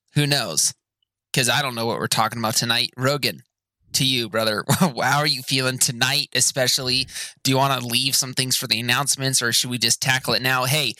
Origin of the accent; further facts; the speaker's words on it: Canada; I would have you know, I am a Canadian, my friend.